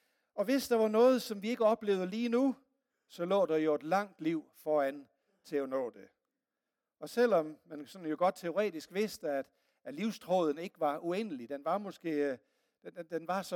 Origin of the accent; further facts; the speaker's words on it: West Jutland, Denmark; sådan som vestjyde, så var jeg sådan noget realistisk